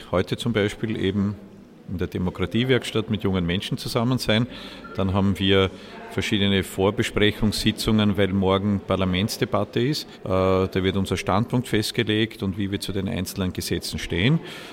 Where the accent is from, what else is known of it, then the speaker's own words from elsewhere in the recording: Burgenland, Austria; ich komme aus dem Burgenland